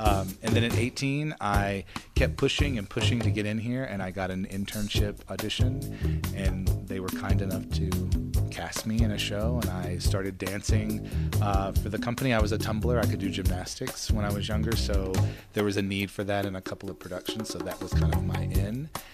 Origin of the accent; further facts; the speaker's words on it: Tennessee, United States; Well, I grew up in Overton County, so this is home for me.